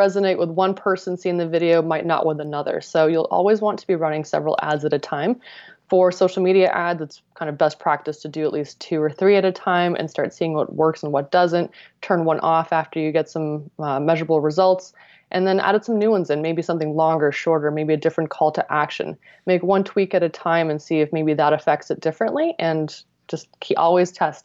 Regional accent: Buffalo, New York, United States; also born or lived in Toronto, California, United States; now in Paso Robles, United States; So I grew up in Toronto and then moved over to Buffalo, New York, where I spent most of my childhood through college years. And then I finally moved out west where I now call home.

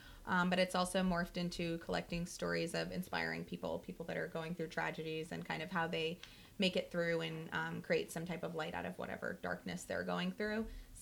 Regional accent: New York, United States; I'm here from New York.

